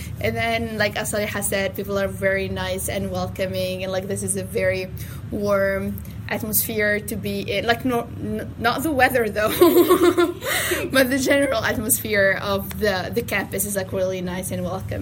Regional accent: Tunis, Tunis Governorate, Tunisia; now in Shepherdstown, United States; I was born and raised my whole life in the capital, in Tunis. And then I found myself here in Shepherdstown, in the middle of nowhere.

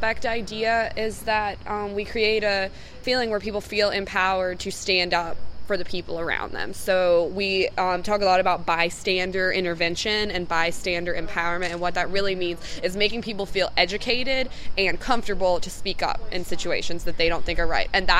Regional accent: Bluefield, West Virginia, United States; I'm an undergraduate student at Shepherd University. I study biochemistry, and I'm from Bluefield.

